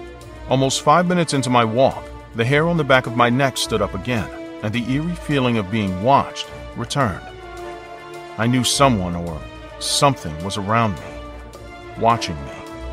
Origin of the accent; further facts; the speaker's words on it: Utah, United States; But my heart still lies in my home country. I'm from Utah in America, East Utah to be specific.